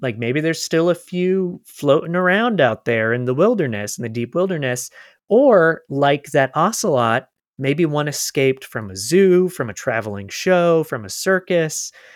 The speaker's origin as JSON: {"language": "English", "region": "Florida", "country": "United States", "tie": "born or raised there", "said": "because growing up in Florida, they're big."}